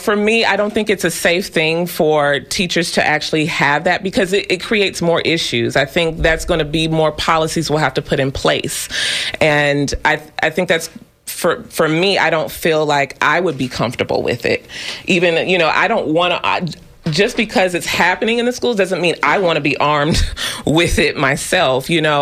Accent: Bowling Green, Florida, United States; also born or lived in Washington, D.C. / Los Angeles; I am from Bowling Green, Florida. Small little country town with one stoplight, but I've been many places.

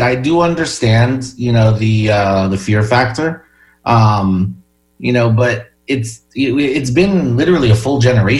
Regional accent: New Jersey, United States; I'm from Jersey.

